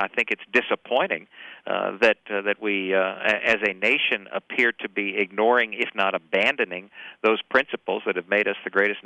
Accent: Dearborn, Michigan, United States; I was raised outside of Detroit. I was raised in Dearborn, Michigan, which was during the 60s, which was boom town and boom time for the automobile industry.

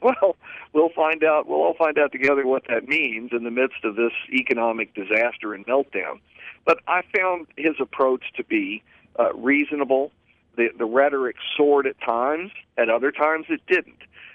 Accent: Virginia, United States; One woman was reminding me of what I saw growing up in Virginia in the 1950s

